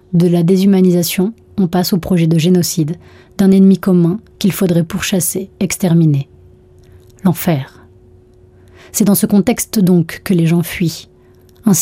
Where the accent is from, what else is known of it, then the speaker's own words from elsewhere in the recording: France; Moi, j'ai grandi en France